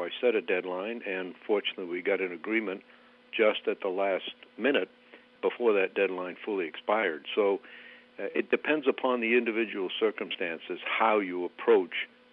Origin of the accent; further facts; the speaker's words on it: United States; I'm an American, proud of it, always will be